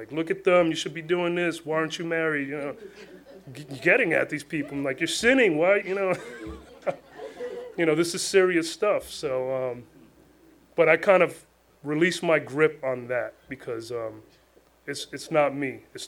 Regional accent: New York City, New York, United States; I'm from New York City, so some of these people that walk around are lived in the projects with me

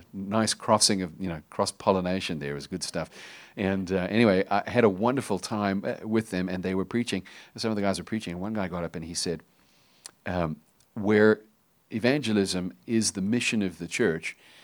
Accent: South Africa; also born or lived in United Kingdom / United States; Forgive me, I'm sort of South African / British / American, and my accent is probably weird.

